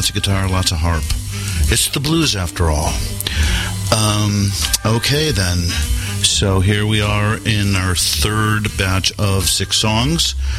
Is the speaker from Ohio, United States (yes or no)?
yes; Cleveland, Ohio, United States; when I grew up in Cleveland, there was a guy there named